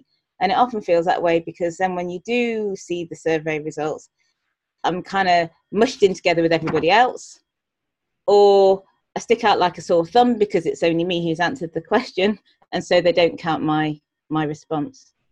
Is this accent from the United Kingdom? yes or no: yes; United Kingdom; I'm a black female, born and brought up in Britain. I have, my parents are, you know, I'm from a Nigerian descent. My parents are born in Nigeria.